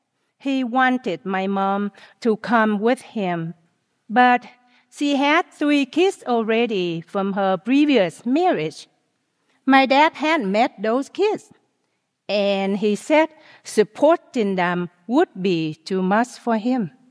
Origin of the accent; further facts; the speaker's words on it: Vietnam; Growing up in Vietnam, I never felt like I belonged.